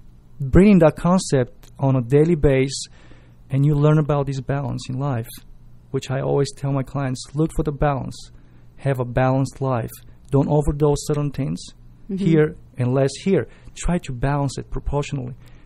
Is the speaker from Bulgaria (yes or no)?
yes; Bulgaria; English is a second language; From where I'm coming from Bulgaria, and even, you know, most part of the Europe, a lot of people walking.